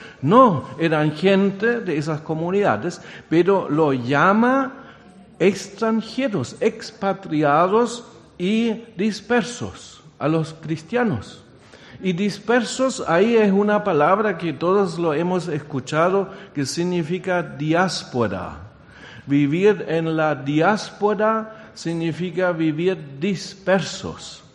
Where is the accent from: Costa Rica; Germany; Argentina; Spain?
Germany; Spanish is a second language; now in Chile; 35 años vivo en Chile, pero soy alemán, y siempre digo soy pastor alemán. Ladro, pero no muerdo. Y ya estoy chilenizado